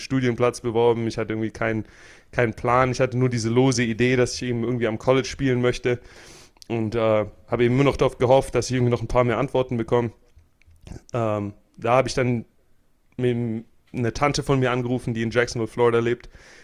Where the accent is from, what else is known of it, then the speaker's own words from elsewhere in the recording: Germany; ich komme aus Deutschland und ich performe trotzdem in den Spielen relativ gut